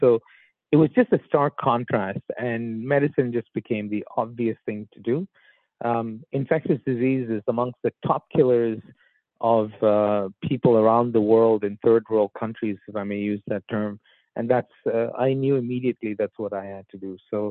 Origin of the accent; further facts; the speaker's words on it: New York City, New York, United States; also born or lived in India; I noticed a stark contrast between growing up in New York City to very rural India, small places